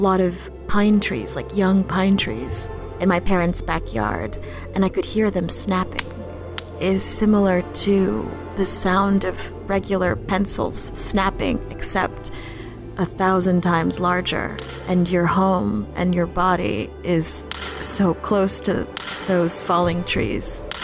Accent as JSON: {"language": "English", "country": "Philippines", "moved": "yes", "lives_now": "New Orleans, United States", "said": "I came to New Orleans in 2001 with my two parents. We're immigrants from the Philippines."}